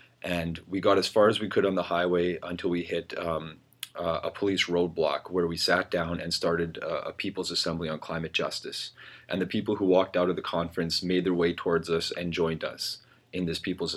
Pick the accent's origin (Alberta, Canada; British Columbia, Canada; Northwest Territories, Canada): Northwest Territories, Canada; And I'm from the Arctic myself, and I can tell you we've seen a huge amount of warming there. I'm from the Northwest Territories